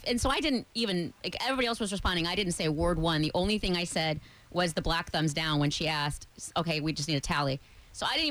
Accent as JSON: {"language": "English", "region": "Iowa", "country": "United States", "said": "I'm from Iowa. I would kill that."}